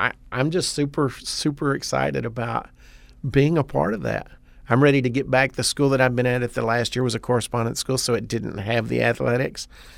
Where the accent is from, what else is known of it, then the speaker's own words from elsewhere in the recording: Wichita Falls, Texas, United States; now in Alaska, United States; I am from Wichita Falls, Texas, born and raised in Texas, did 8 years in the Marine Corps, and moved to Alaska 2 years ago.